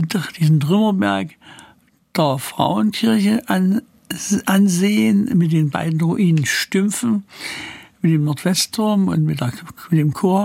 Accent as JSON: {"language": "German", "town": "Sosa", "region": "Saxony", "country": "Germany", "tie": "born there", "said": "Aber ich bin in Sosa geboren, in unserem Hausflur"}